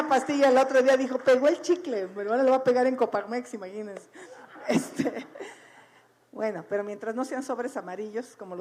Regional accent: Hidalgo, Mexico; moved away; Yo tampoco regresé a Hidalgo y tampoco regresé a mi pueblo

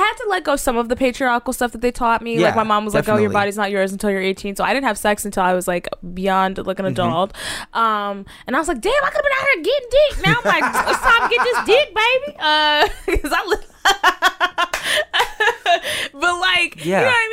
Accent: the South, United States; that was nature because I'm from the South

